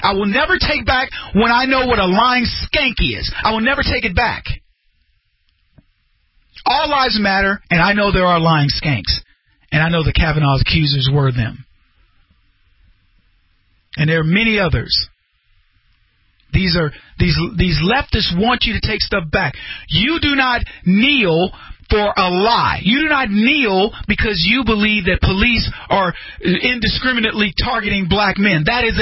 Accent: United States; As a black man in this country, nobody is supreme to me. As an American, nobody outranks me.

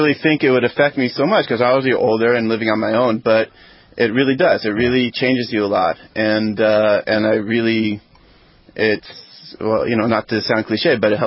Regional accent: Seattle, Washington, United States; moved away as an adult; now in Illinois, United States; I was born in the States. I grew up in Seattle.

